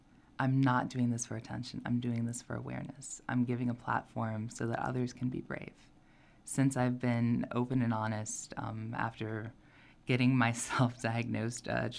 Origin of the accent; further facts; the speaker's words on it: Knoxville, Tennessee, United States; and I hail from East Knoxville.